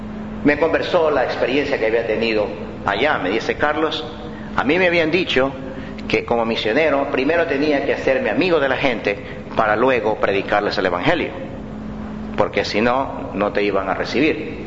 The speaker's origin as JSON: {"language": "Spanish", "country": "Ecuador", "said": "Por ejemplo, en mi país, Ecuador, le dicen el aceite"}